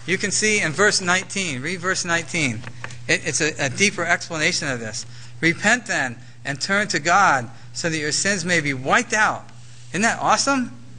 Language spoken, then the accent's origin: English; Wales, United Kingdom; I'm Welsh. I mean, what do you say? There's nothing about Welsh, you know? I'm selfish because I'm Welsh.